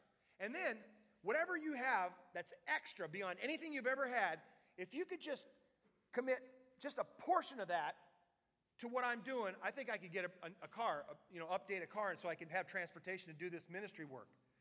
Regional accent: Palouse, United States; I grew up in the Palouse, so I understand all things wheat

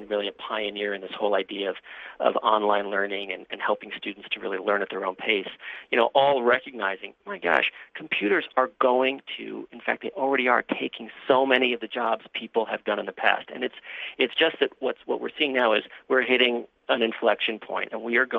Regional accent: New York, United States; now in Australia; you probably talk about my accent. I'm actually originally from over there, from New York, but I've been in Australia for a better part of a couple of decades.

